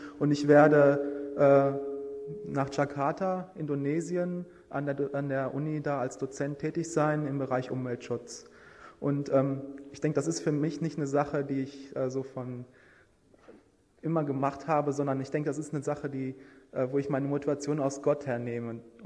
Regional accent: Cologne, North Rhine-Westphalia, Germany; Ich komme aus Köln, das heißt, wir kommen aus Köln.

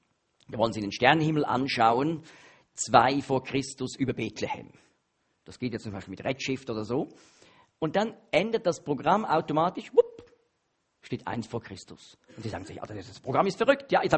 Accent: Switzerland; da in Luzern, bei uns in der Schweiz

